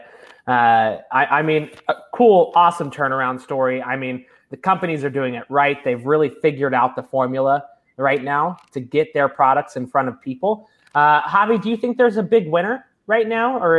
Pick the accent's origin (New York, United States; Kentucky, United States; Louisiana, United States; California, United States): Kentucky, United States; Louisville; So my hometown of Louisville, Kentucky, it is a big week for us.